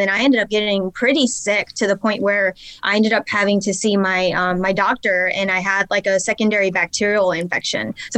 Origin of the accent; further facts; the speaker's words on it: North Carolina, United States; also born or lived in California; I'm from North Carolina. Mm-hmm. I grew up for the most part in North Carolina. Before that, my father was Air Force, so we actually traveled around a lot. I was born in California.